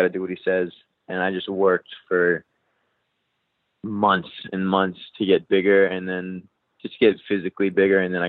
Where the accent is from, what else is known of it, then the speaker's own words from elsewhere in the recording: San Diego, California, United States; I'm actually from San Diego. So my family and my parents live like 10 minutes away from where my hotel's at.